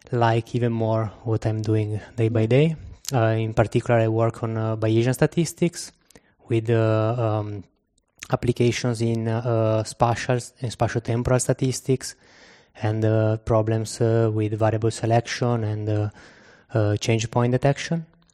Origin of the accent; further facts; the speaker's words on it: Italy; I'm from Italy, and I studied and now working in statistics since quite a long time.